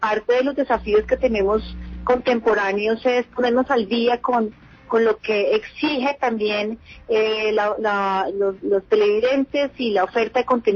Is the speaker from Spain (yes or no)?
no; Colombia; como una manera de que todos como colombianos identifiquemos cuál es nuestro rol en la construcción de un país nuevo